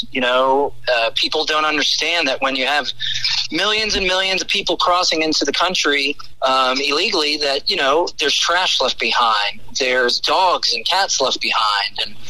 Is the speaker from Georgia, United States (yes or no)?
no; Florida, United States; You know, I'm an outsider. I'm not from Texas. I'm from Florida.